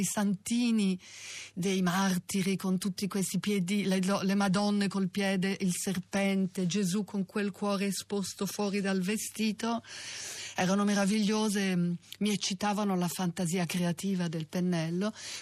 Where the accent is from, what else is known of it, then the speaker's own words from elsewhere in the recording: Florence, Tuscany, Italy; Io sono di Firenze